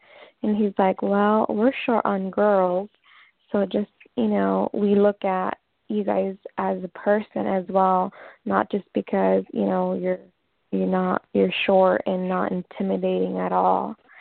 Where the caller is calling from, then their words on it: Washington, United States; I'm calling from Washington State.